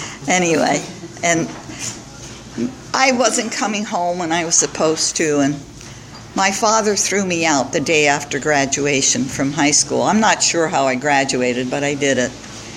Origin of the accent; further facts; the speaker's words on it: Goshen, New York, United States; I was born in New York City. Yay! And I had my first drink at 14, not New York City. We'd moved upstate New York to a little town called Goshen, New York.